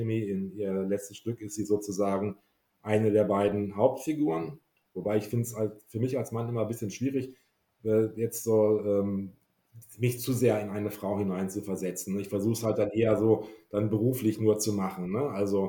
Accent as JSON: {"language": "German", "town": "Wolfenbüttel", "region": "Lower Saxony", "country": "Germany", "tie": "born or raised there", "lives_now": "Bochum, Germany", "said": "Das ist meine alte Heimat. Ich wohne jetzt in Bochum, aber Wolfenbüttel ist meine alte Heimat."}